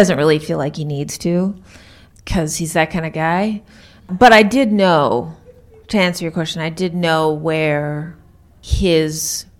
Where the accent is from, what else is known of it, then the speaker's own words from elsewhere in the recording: Iowa, United States; I grew up in Iowa.